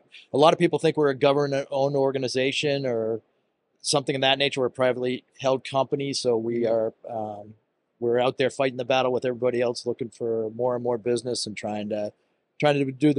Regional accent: Boston, Massachusetts, United States; accent: Boston; because I get a lot of heat about my Boston accent.

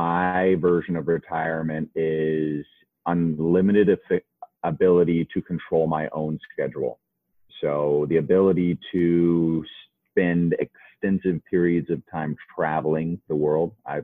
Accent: Cincinnati, Ohio, United States; I grew up in Cincinnati, and he was living in Cincinnati.

